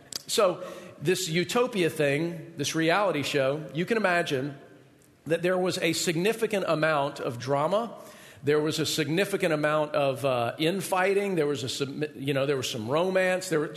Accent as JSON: {"language": "English", "region": "Georgia", "country": "United States", "tie": "born or raised there", "said": "neighborhood that I grew up in Georgia, where my parents still live, same house that I grew up in, is near some woods"}